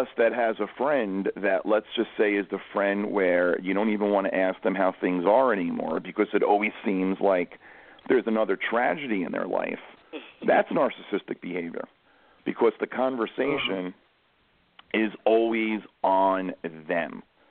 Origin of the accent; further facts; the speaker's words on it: Bronx, New York, United States; Someone who went out, you know, to like when I grew up in the Bronx